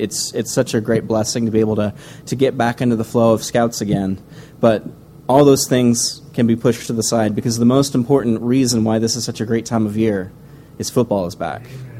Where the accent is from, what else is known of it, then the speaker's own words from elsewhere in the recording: Texas, United States; my dad being from Dallas and being a Texan myself.